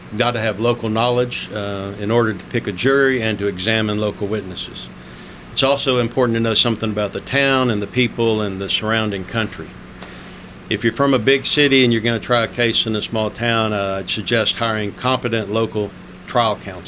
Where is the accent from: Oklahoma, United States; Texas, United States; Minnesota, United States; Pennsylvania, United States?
Texas, United States; Houston; Tom, I grew up in Houston, Texas. My father was a native of Center Point, so that's what got my interest out here. But attended high school in Houston